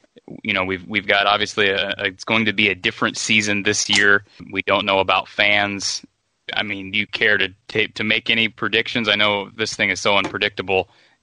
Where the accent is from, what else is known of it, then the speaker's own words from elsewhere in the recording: Marshalltown, Iowa, United States; my brother, he lives in Marshalltown now. I grew up in Marshalltown.